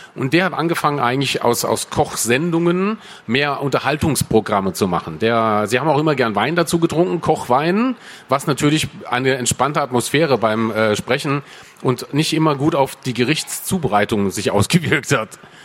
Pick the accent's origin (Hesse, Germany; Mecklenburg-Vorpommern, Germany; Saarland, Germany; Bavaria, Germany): Saarland, Germany; Aber ich bin Saarländer, ich bin umzingelt von Frankreich, halb zumindest.